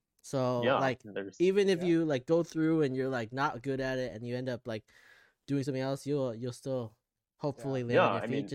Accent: Orlando, Florida, United States; I'm from Orlando. I'm a Magic fan.

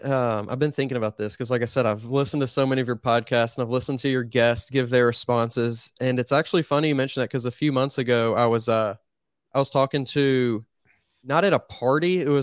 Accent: Louisville, Kentucky, United States; Yeah, I'm here. I've been here. It's, you know, it's my hometown.

